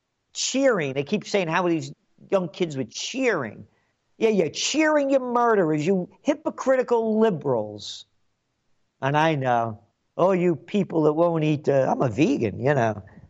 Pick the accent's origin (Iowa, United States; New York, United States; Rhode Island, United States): New York, United States; Yonkers; Well, best heroes we got when I was growing up in Yonkers was Landy's on Willow Street. Anybody that grew up in Yonkers knows about Landy's.